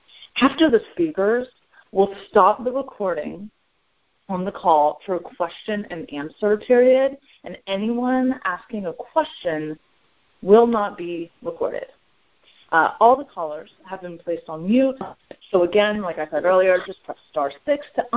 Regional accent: Alameda, California, United States; I am a debtor from Alameda, California.

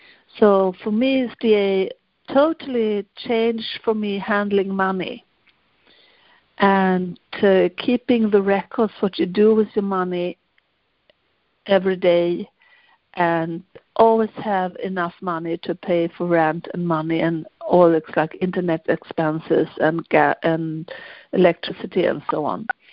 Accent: Germany; English is a second language; also born or lived in Sweden; because I speak three languages. Because my parents come from Germany, I also have many years growing up in Germany.

